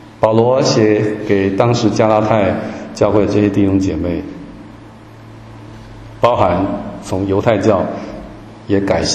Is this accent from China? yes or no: no; Taiwan; 我从台湾来，我不晓得中国大陆是不是这样